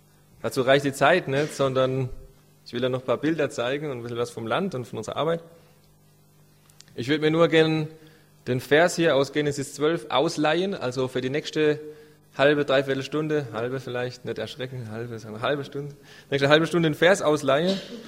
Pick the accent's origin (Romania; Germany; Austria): Germany; Rhineland-Palatinate; also born or lived in Kenya / Stuttgart, Germany; bin dann eher in Rheinland-Pfalz aufgewachsen und in Kenia, also halbe Kindheit in Kenia, also in Ostafrika, und die andere halbe in Rheinland-Pfalz, was mich so zu so einem pfälzischen Kenianer macht oder kenianischen Pfälzer